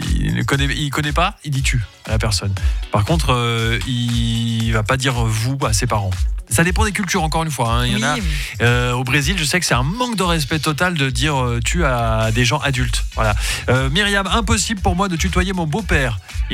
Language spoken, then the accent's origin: French; Portugal; Moi, je viens du Portugal.